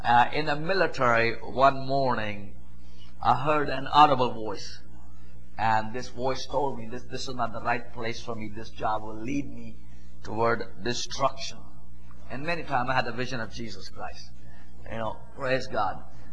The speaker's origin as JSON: {"language": "English", "country": "Pakistan", "tie": "born or raised there", "said": "I was born right in the middle of that country, grew up there, and as I was growing up in Pakistan, I was sent in a government school, a public school, where I was forced to read the Quran."}